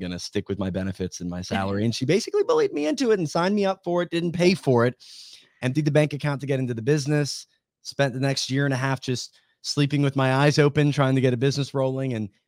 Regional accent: California, United States; yeah, we're specifically from Cali.

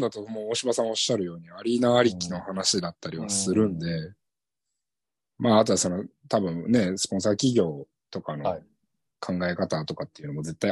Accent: San Diego, California, United States; まあ、おかげさまで僕の地元のサンディエゴからはチームがなくなりましたからね。

